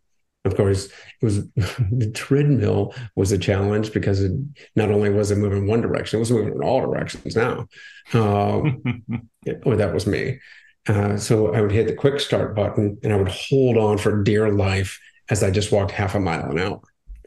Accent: Akron, Ohio, United States; Back in my hometown of Ohio, the Akron Marathon.

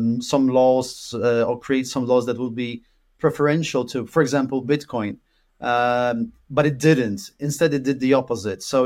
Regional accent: Poland; I'm Polish myself originally, so I grew up in Poland.

